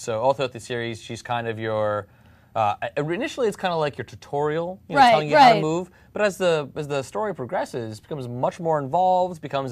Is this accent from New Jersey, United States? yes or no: yes; New Jersey, United States; No, I'm from New Jersey.